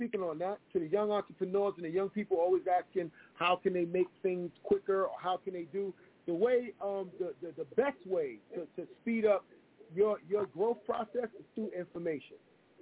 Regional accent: Bronx, New York, United States; If you articulate and growing up in the Bronx, oh, you talking like a white person.

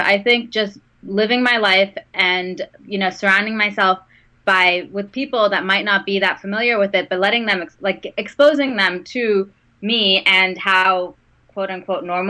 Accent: Saudi Arabia; I grew up in Saudi Arabia for the most part in my elementary school, and I went to an American international school there with kids from like 50 different countries.

